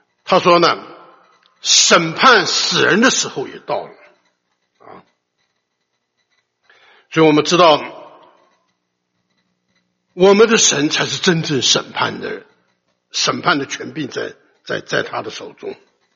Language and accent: Chinese; China; 因为这是我们中国人讲，这是我们安身立命的地方